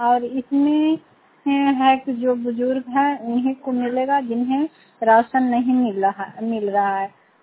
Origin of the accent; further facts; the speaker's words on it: Bihar, India; मैं नगर नौसा प्रखंड से हूँ, नालंदा जिला से।